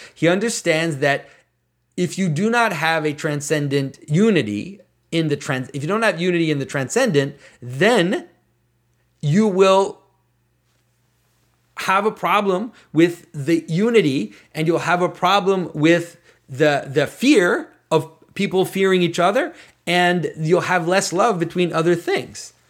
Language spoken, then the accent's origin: English; Canada; I'm not American, I'm Canadian